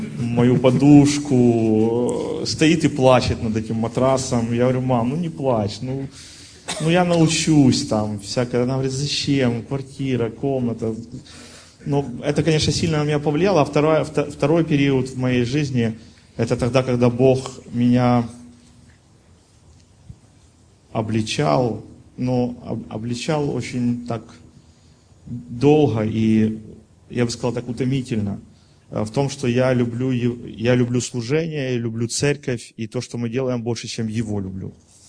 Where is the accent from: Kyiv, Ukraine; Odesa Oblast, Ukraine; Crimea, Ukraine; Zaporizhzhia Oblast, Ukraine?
Kyiv, Ukraine; я сам из Киева, и у меня есть своя комната, квартира.